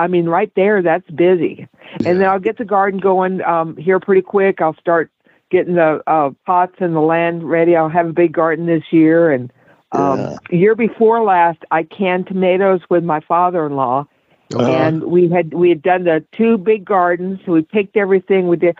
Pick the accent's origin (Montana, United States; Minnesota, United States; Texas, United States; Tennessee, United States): Texas, United States; y'all are going to think I'm so country. I grew up in West Texas.